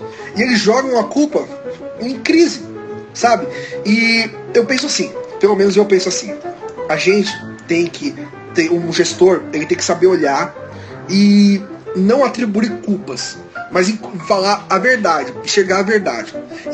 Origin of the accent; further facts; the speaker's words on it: São Paulo, Brazil; eu sou aqui de São Paulo, sou estudante de Direito